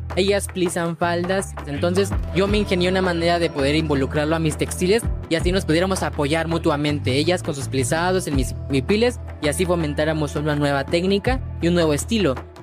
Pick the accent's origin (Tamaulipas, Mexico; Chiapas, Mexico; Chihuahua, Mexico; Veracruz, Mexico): Chiapas, Mexico; Nosotros somos de Chiapas